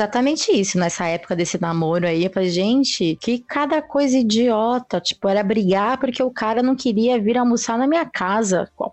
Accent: São Paulo, Brazil; Sou da Vila Formosa, mas eu gosto de falar que eu sou do Anália Franco, né?

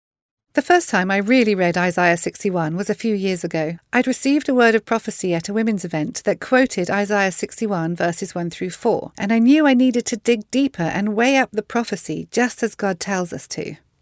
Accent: United Kingdom; Just because I am a Brit does not mean that we're going to be singing British songs.

